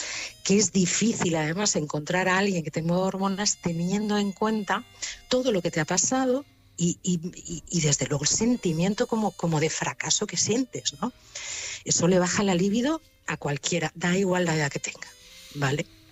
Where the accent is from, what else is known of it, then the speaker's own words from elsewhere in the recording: Madrid, Community of Madrid, Spain; also born or lived in Málaga; Sí, soy española, de Madrid además, y lo que pasa es que los últimos 20 años los pasé por Málaga, por aquella zona, pero sí, española